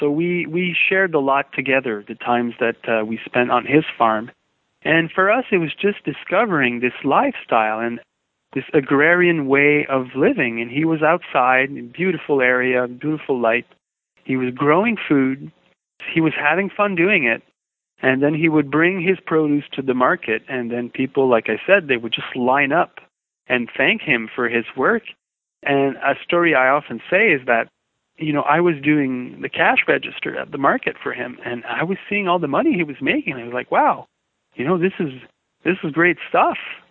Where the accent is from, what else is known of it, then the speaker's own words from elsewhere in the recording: Canada; now in United States; And then we migrated up north to the United States, because we're from Canada, and we ended up landing in New Mexico, northern New Mexico.